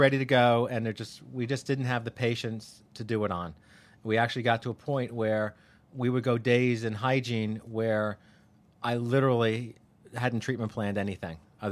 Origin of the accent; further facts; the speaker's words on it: Tinton Falls, New Jersey, United States; Yes, Tinton Falls, New Jersey.